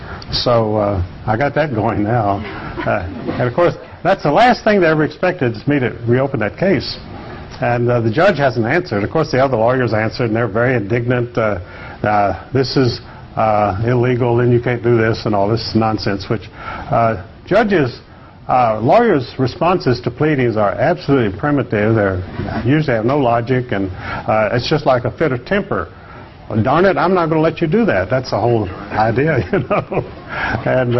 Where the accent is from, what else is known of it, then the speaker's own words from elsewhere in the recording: Staunton, Virginia, United States; On July the 2nd, my hometown newspaper there in Stanton, Virginia, interviewed me.